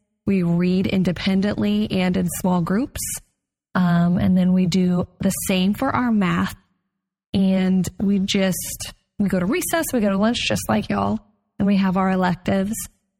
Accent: Wyoming, United States; I'm from Wyoming, by the way, I don't think I told y'all that. That's a northern state, so we like to hike, be outside, go swimming, go boating.

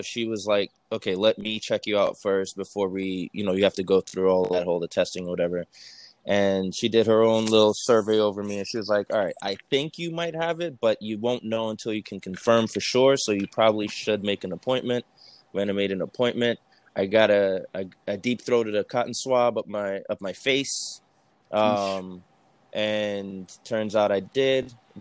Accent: New York City, New York, United States; I'm 33 years old. I, you know, born and raised in New York City. Currently, I live in Brooklyn.

